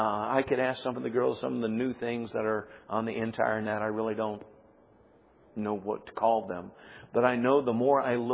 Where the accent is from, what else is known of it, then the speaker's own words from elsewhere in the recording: United States; born there; God had me born right here in America. Now, I am an American.